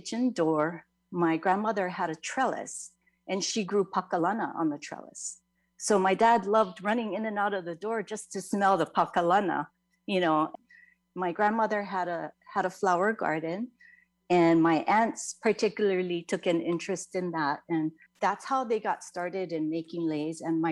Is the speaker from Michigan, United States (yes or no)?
no; Kaneohe, Hawaii, United States; So I grew up in Kaneohe.